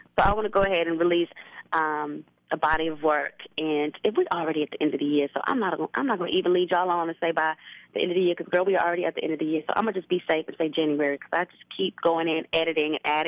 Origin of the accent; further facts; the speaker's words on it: Las Vegas, Nevada, United States; I'm definitely wanting to do some things in my hometown of Las Vegas.